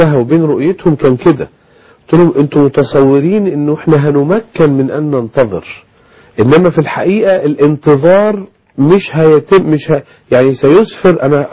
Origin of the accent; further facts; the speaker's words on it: Egypt; أنا مواطن مصري، أنا ما أنا إلا شخص عادي زي بقية الناس.